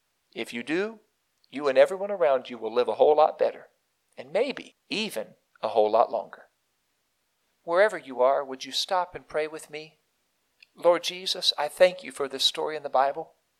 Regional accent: Ohio, United States; my great state here, my home state, my alma mater state, the state of Ohio.

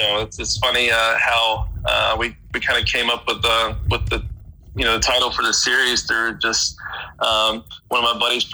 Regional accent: Memphis, Tennessee, United States; I was from I grew up in Memphis, Tennessee. I got back to Colonial Country Club in Memphis

